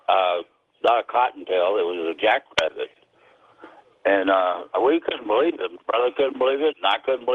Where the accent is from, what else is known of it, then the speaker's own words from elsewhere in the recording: Odessa, Texas, United States; now in Abilene, United States; Yes, sir. My story, I was born and raised in Odessa.